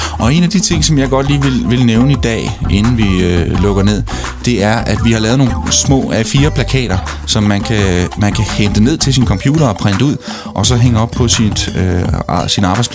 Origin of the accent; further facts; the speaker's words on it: Aalborg, North Denmark Region, Denmark; Jeg kommer fra Aalborg.